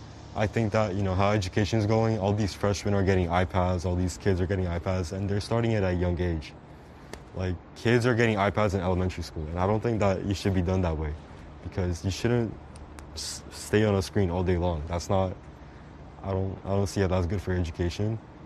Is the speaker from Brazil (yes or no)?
yes; Brazil; where I'm from Brazil, and we didn't even get the vaccine